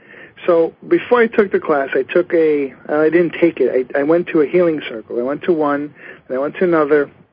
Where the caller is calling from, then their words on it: Long Island, New York, United States; from Long Island, New York.